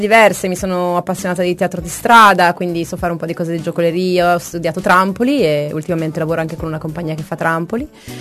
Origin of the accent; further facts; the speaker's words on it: Pavia, Lombardy, Italy; now in Milan, Italy; Sono venuta a Milano, io sono di Pavia. Sono venuta a Milano